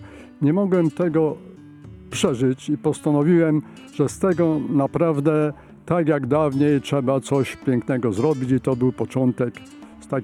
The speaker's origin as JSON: {"language": "Polish", "region": "Subcarpathian Voivodeship", "country": "Poland", "said": "to w Międzywalu Wiślanym, tutaj w moich stronach, to jest w powiecie mieleckim"}